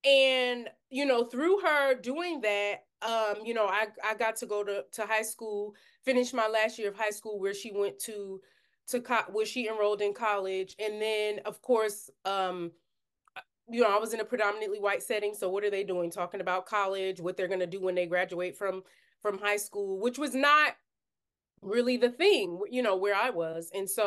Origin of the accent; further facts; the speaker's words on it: Newark, New Jersey, United States; so I grew up in Newark, New Jersey, in the inner city, hood, whatever you want to call it.